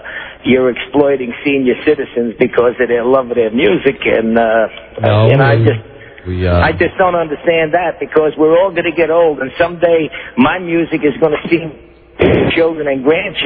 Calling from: Palm Beach, Florida, United States; I'm calling from Palm Beach.

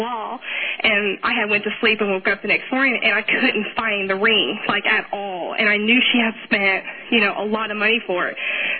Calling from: Wichita, Kansas, United States; I'm from Wichita.

